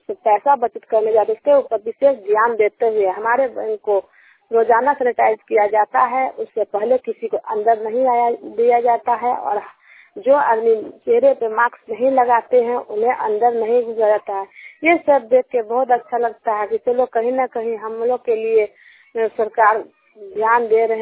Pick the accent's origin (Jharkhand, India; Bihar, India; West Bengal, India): Jharkhand, India; हमारे गांव भी झारखंड में भी विकास में है